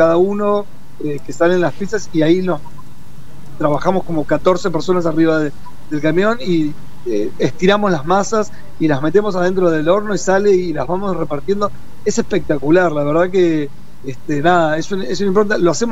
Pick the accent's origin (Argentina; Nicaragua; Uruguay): Argentina; San Juan; Yo que soy de San Juan, a mí me encanta la sanjuanina.